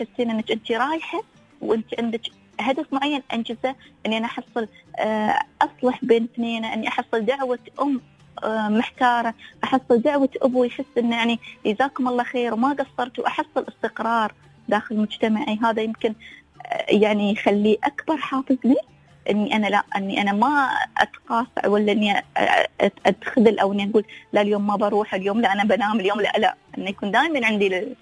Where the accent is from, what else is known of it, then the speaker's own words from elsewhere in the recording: United Arab Emirates; أنا بنت الإمارات، أنا من إنتاج هذا الشعب